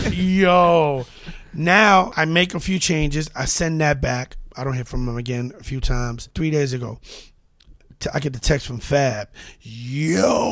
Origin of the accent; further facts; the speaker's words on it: New York, United States; 104th Street between Columbus and Amsterdam.